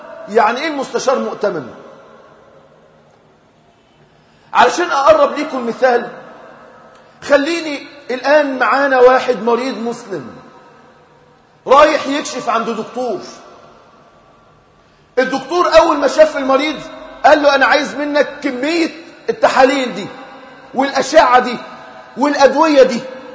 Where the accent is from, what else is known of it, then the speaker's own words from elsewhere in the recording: Egypt; احنا علماء المسلمين من مصر بالذات